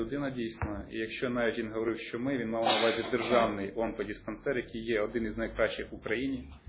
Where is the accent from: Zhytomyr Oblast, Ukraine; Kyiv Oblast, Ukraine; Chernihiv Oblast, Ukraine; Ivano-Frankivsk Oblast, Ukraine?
Chernihiv Oblast, Ukraine; Так як я з Чернігівської області